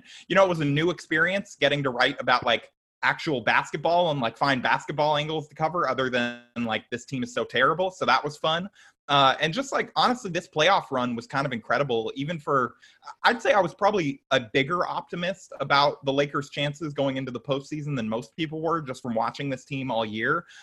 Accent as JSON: {"language": "English", "region": "California", "country": "United States", "tie": "born or raised there", "said": "Yes, I grew up in Orange County and I started watching the team in like 2001"}